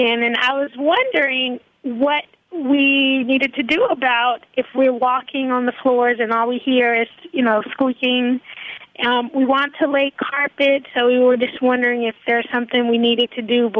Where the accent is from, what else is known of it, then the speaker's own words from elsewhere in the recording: the South, United States; we're from the South originally, so we love, you know, carpet being upstairs.